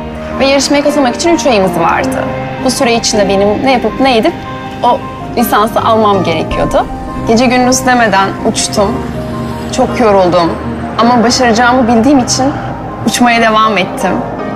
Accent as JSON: {"language": "Turkish", "country": "Bulgaria", "tie": "born or raised there", "said": "Bulgaristanlı bir köyde büyüdüm. Ailem çiftçiydi."}